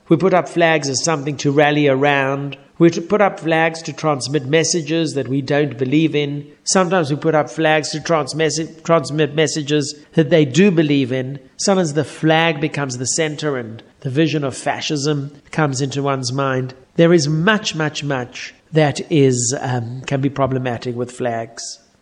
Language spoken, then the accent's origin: English; South Africa; perhaps it is from growing up in South Africa